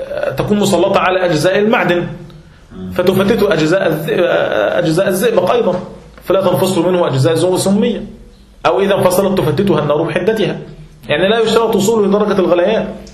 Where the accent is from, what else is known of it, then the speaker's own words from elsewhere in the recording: Egypt; قديما عندنا في مصر كانوا يأتون بروث البهائم